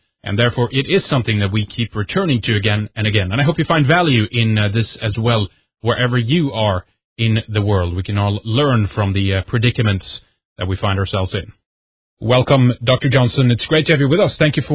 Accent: Sweden; English is a second language; from Sweden

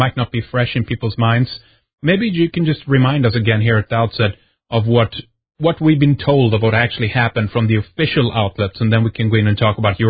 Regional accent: Sweden; from Sweden

